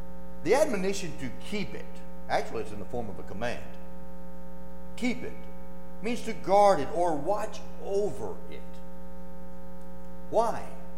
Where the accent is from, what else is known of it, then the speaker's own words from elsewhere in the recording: Sulphur Springs, Arkansas, United States; Back where I was growing up in Sulphur Springs, Arkansas, there was nothing to fear.